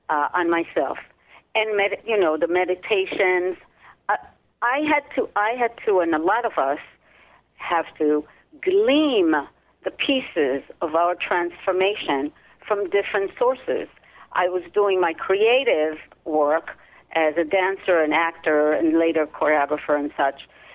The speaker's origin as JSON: {"language": "English", "country": "Israel", "tie": "born or raised there", "second_language": "English", "moved": "as an adult", "lives_now": "New York, United States", "said": "I was born and raised in Israel and performed a lot there. Came to New York on a grant and was an actor, dancer, performer in New York City"}